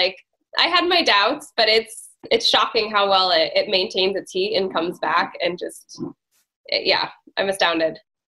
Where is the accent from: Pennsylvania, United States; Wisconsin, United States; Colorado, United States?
Colorado, United States; Boulder; well, are you from New York? I was like, no, I'm from Boulder.